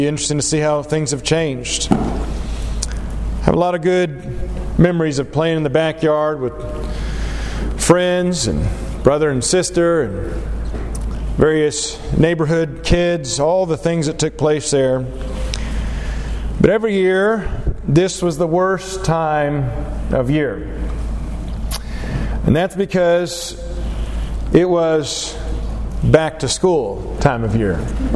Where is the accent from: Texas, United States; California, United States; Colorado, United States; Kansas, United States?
Kansas, United States; Derby; I grew up in Derby, Kansas, a nice little neighborhood, community.